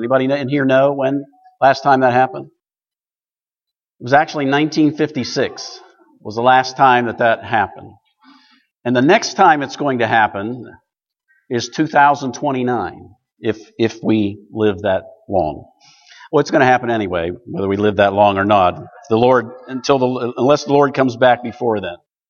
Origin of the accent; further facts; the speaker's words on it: Ohio, United States; I grew up in Eastern Ohio. I never saw a sunset when I was growing up.